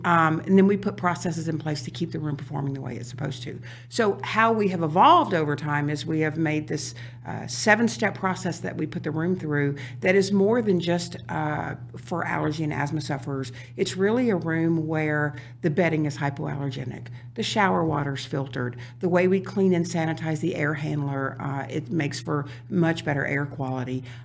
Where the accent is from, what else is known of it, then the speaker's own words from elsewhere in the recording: New Orleans, Louisiana, United States; Well, I'm from New Orleans. It's Fat Tuesday.